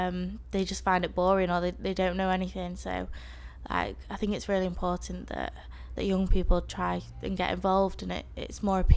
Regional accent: Manchester, North West England, United Kingdom; I was born 7th of March 1992, so I'm 17, and I'm from Manchester.

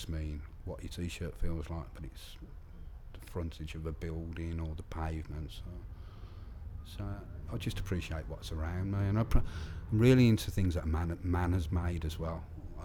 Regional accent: Birmingham, West Midlands, United Kingdom; born there; I was born in Aston in Birmingham, in a slum. Bathed in a metal bath in front of the fire. Yeah, I'm that old.

